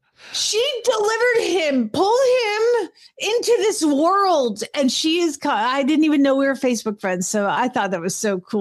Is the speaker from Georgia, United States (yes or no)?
yes; Atlanta, Georgia, United States; a lot of Air Force people, past people in Chad's life and in my life and people that I grew up with in Atlanta.